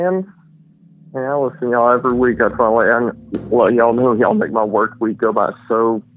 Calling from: Fort Worth, Texas, United States; calling from Fort Worth, Texas.

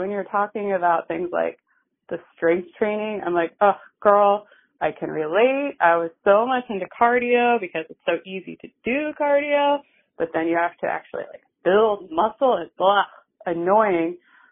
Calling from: Anchorage, Alaska, United States; I'm calling in from Anchorage, Alaska.

